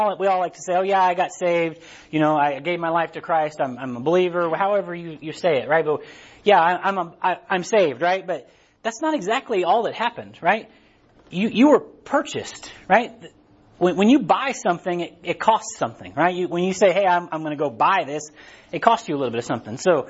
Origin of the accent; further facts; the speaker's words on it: Harrisonville, Missouri, United States; I'm from Harrisonville. I don't talk too good, right?